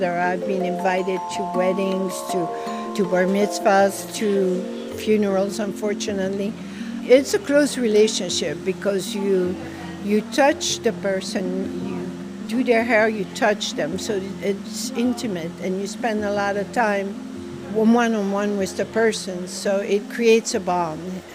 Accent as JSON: {"language": "English", "region": "Brussels", "country": "Belgium", "tie": "born or raised there", "moved": "as an adult", "lives_now": "United States", "said": "I was born and raised in Brussels, Belgium. A Baltimore boy or young man is the one that convinced me 44 years ago to come over here. And I've been here ever"}